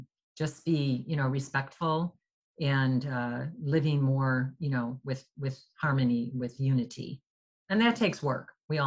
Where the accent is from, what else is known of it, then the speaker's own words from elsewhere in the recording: Park Ridge, Illinois, United States; I am a Park Ridge resident. I actually was born and raised in Park Ridge all these 60 plus years. And my parents moved here from the city and raised our family of seven kids in Park Ridge. I am a member of First United Methodist